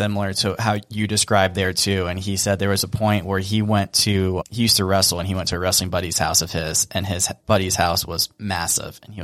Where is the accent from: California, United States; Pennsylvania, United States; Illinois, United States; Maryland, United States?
Pennsylvania, United States; Lancaster; I'm from Lancaster, Pennsylvania.